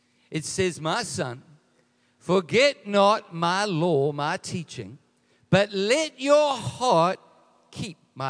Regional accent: Edenvale, Gauteng, South Africa; This is where we grew up. Jill and I grew up in Edenvale. That's where we went to school, Edenvale High School.

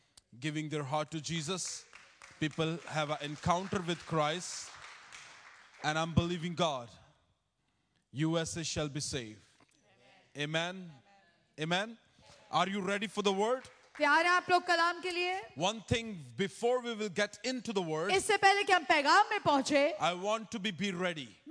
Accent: Pakistan; I want to tell you, we came from Pakistan. Pakistan is second largest Islamic country in the world.

